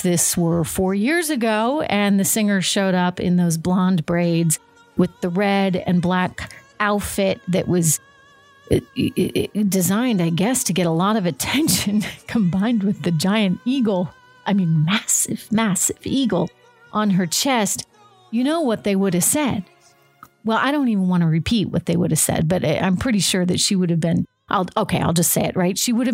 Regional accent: United States; We are all American, and we love our country, and we're patriots.

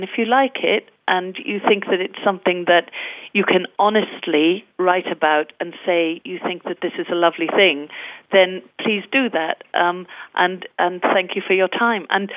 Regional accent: Wales, United Kingdom; I grew up in South Wales at a time when people were losing their jobs through mining

